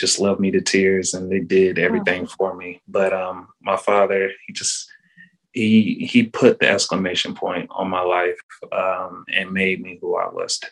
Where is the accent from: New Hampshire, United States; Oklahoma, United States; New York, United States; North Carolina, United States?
North Carolina, United States; Charlotte; also born or lived in Raleigh / Statesville; So when I was born in Raleigh, I moved to Charlotte until I was 12. And then I ended up going to Statesville. So Statesville is a small little town, about maybe 30, 35 minutes out.